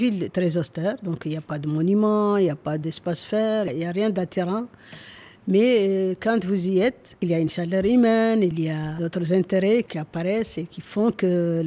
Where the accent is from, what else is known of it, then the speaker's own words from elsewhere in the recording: Nouakchott, Mauritania; moi, je ne suis pas née à Nouakchott, mais j'ai grandi à Nouakchott. Et c'était un village.